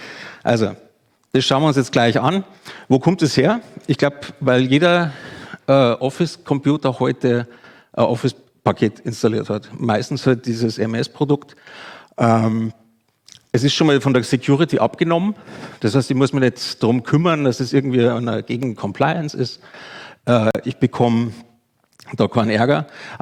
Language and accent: German; Southern Germany, Germany; Also, wer dialekttechnisch, ich komme aus dem Süden, bitte Rückfragen gleich. Ich weiß, manchmal bin ich nicht ganz verständlich.